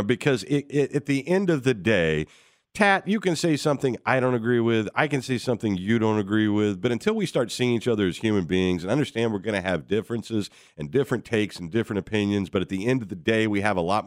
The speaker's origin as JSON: {"language": "English", "town": "Decatur", "region": "Illinois", "country": "United States", "tie": "born or raised there", "said": "Growing up in Decatur, Illinois, we both grew up in this same community."}